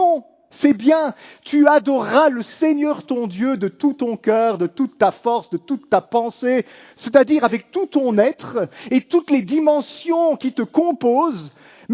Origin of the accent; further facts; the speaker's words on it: Belgium; Mais comme je suis belge, Eh bien, je le fais rarement en public.